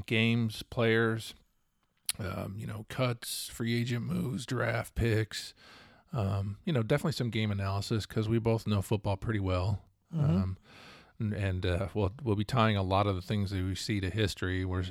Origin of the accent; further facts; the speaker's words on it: New York, United States; I'm from Central New York, called the Southern Tier. It's the Finger Lakes region